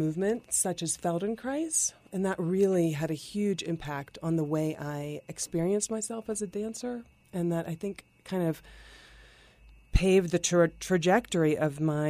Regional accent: West Virginia, United States; growing up in West Virginia, the dance studio of local West Virginia.

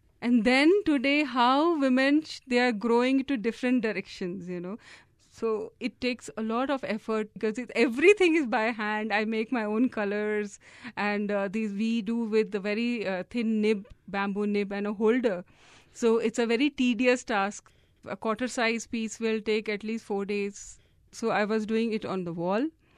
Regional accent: India; from India and I practice an art form from of my village called Madhubani paintings.

